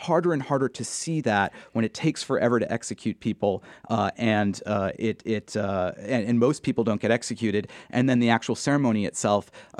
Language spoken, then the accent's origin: English; Massachusetts, United States; I grew up the son of a criminal defense attorney. I grew up in Massachusetts, a state without the death penalty.